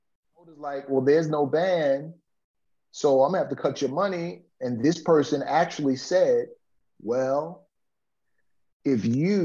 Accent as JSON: {"language": "English", "town": "Bronx", "region": "New York", "country": "United States", "tie": "born or raised there", "said": "No, born and raised in the Bronx, Third Avenue."}